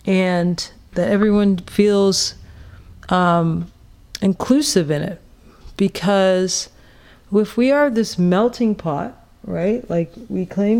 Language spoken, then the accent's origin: English; Canada; I came from Canada, so to me, that was a lot of black people.